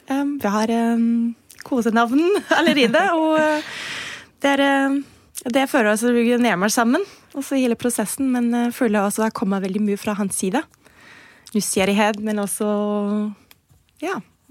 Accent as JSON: {"language": "Norwegian", "country": "Germany", "second_language": "Norwegian", "moved": "yes", "lives_now": "Norway", "said": "som du sa tidligere, kom jeg fra Tyskland."}